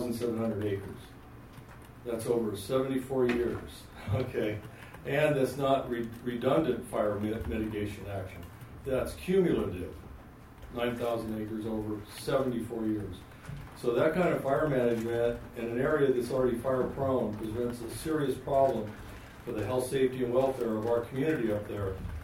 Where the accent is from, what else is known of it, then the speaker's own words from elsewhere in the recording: Hornbrook, California, United States; I'm from Hornbrook. I'm a rancher and an ecologist up there.